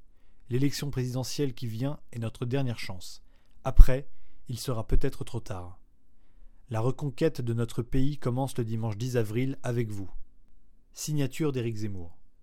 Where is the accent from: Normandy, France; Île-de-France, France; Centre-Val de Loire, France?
Île-de-France, France; Drancy; also born or lived in Montreuil; Je suis l'enfant d'une famille modeste, mais aimante et toujours digne. Je suis né en banlieue parisienne, à Montreuil, et j'ai grandi à Drancy.